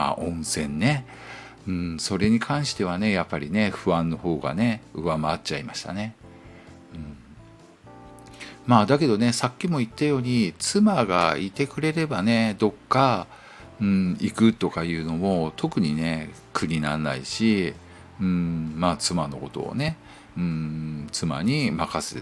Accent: Miyazaki, Japan; 僕ね、宮崎なんで、出身がね

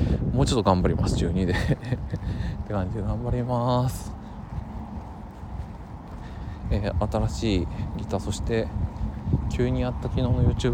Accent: Yokohama, Kanagawa, Japan; 地元横浜なんで、

